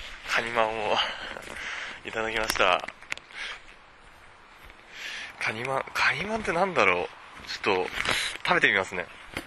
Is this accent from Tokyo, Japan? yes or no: yes; Tokyo, Japan; 東京から来たんで、